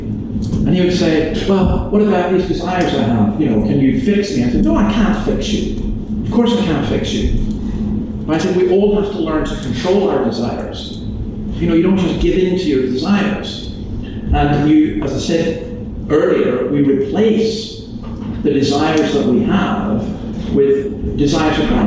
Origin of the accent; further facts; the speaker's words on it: Scotland, United Kingdom; I mean, I would walk up and go … I'm Scottish.